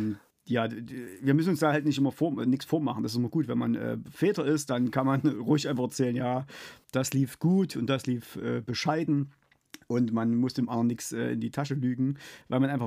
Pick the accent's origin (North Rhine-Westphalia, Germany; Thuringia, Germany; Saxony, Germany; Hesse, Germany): Saxony, Germany; wir versuchen trotzdem beide, ich als Sachse, er als Schwabe, so gut Hochdeutsch zu reden, dass man uns versteht.